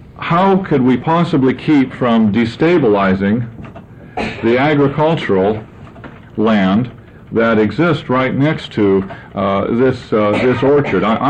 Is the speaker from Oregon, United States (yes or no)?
yes; Hood River, Oregon, United States; I'm from Hood River, Oregon.